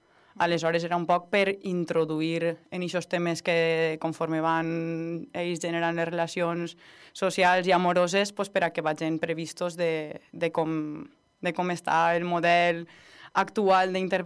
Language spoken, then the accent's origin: Catalan; Vila-real, Valencian Community, Spain; fer-ho per a la meva gent i per al meu poble